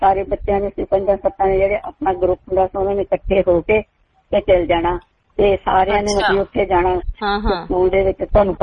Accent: Sur Singh, Punjab, India; ਸਰਕਾਰੀ ਸਕੂਲ ਸਿੰਘ ਪਿੰਡ ਜਿਹੜਾ ਹੁਣ ਬੜਾ ਮਸ਼ਹੂਰ ਹੈ, ਵੈਸੇ ਸੁਰ ਸਿੰਘ ਪਿੰਡ ਹੁੰਦਾ ਸੀ, ਉੱਥੇ ਅਸੀਂ ਰਹਿੰਦੇ ਸੀ ਉਦੋਂ, ਤੇ ਉੱਥੇ ਸੁਰ ਸਿੰਘ ਵਿਚ ਸਕੂਲ ਨਹੀਂ ਸੀ ਹੁੰਦਾ

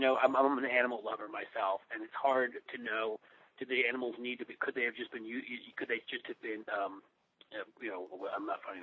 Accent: New York City, New York, United States; I grew up in New York City, and my family fled to Ohio

